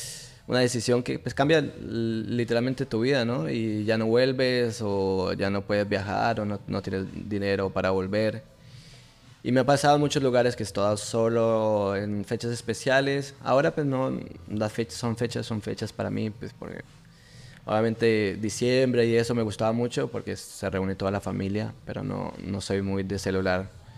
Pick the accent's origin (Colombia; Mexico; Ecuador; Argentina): Colombia; moved away; Como salí tan joven de Colombia, no conocía.